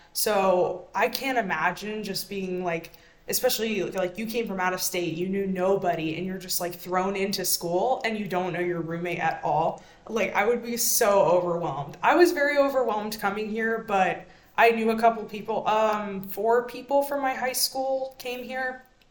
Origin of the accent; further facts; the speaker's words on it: Marietta, Ohio, United States; I'm from Marietta, Ohio, which is about 2 hours southeast from here. And Columbus, for me, has been completely different from Marietta. My town has 14,000 people, and this town has 850,000, I think.